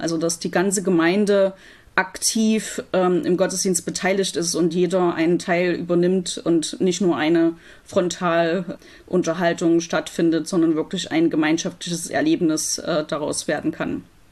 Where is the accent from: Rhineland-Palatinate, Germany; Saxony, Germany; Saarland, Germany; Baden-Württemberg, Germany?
Saxony, Germany; Leipzig; Ja, ich bin ursprünglich aus Leipzig